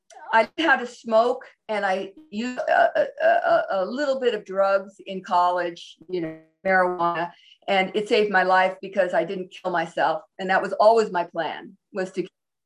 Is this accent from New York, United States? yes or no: no; Seattle, Washington, United States; I was raised in Seattle and my mother had moved to San Diego.